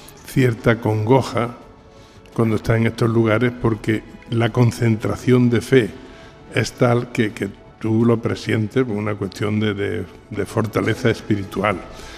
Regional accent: Jaén, Andalusia, Spain; Por ejemplo, yo soy de Jaén.

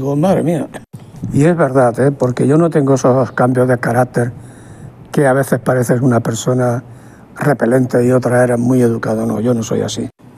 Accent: Barcelona, Catalonia, Spain; de Barcelona.

